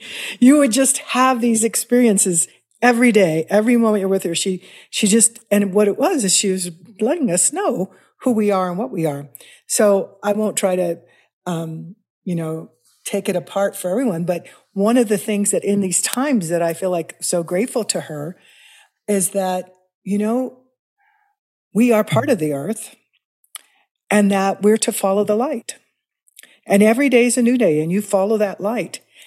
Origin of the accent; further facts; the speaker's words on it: Kansas City, Missouri, United States; Well, I grew up in Missouri, in Kansas City.